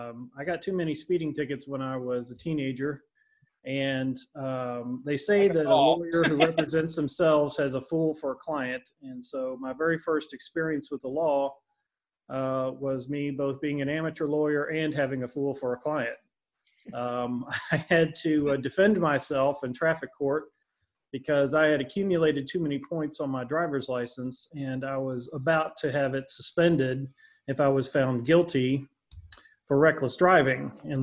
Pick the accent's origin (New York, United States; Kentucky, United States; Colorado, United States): Kentucky, United States; Louisville; I grew up in Louisville, Kentucky. You know, my family was not wealthy.